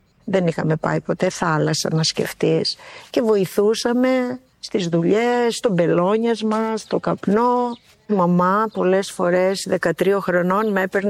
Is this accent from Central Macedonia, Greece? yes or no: no; Karlovasi, North Aegean, Greece; Γεννήθηκα εδώ στο Καρλόβαση το 1955. Μεγάλωσα εδώ, όλες οι παιδικές μου αναμνήσεις είναι εδώ πέρα. Φτωχικά χρόνια, στερημένα θα τα πω ότι ήταν, γιατί ο μπαμπάς ήταν γεωργός, βάζαμε καπνά